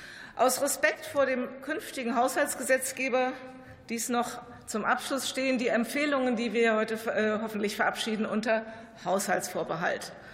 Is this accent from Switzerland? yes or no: no; Frankfurt, Hesse, Germany; Ich komme aus Frankfurt, der Stadt der Paulskirche.